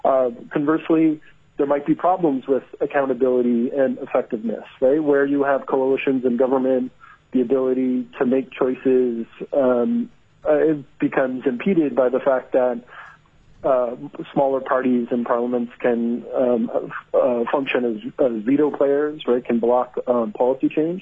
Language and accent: English; Canada; I am Canadian, and maybe as a side note to start